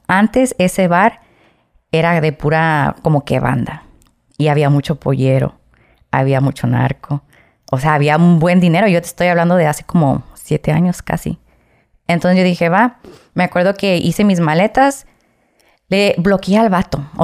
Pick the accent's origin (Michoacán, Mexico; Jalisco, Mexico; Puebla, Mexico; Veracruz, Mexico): Jalisco, Mexico; Guadalajara; born there; also born or lived in United States; yo nací en Guadalajara... por cuestiones del destino, nos vamos a Estados Unidos, ¿no? Pero yo era ilegal. Deportan a mi papá y nos regresamos a México.